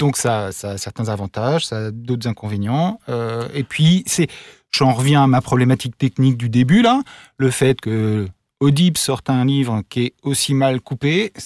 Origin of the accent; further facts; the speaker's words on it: Paris, Île-de-France, France; Et moi je suis un Parisien qui est parti vivre en province.